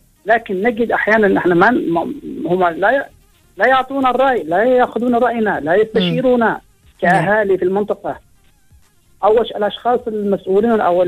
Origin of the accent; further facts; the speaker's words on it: Oman; نحن كعمانيين يسكن الاب وابنائه وابناء ابنائه كلهم في بيت واحد احيانا